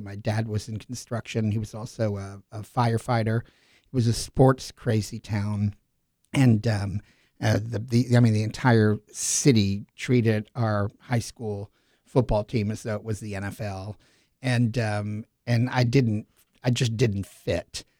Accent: Shelton, Connecticut, United States; now in Orlando, United States; Well, I'm from Connecticut, born and raised in a little town called Shelton, but I will always consider Orlando home.

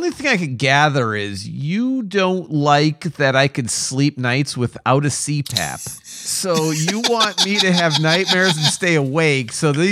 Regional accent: Chicago, Illinois, United States; So I grew up in Chicago.

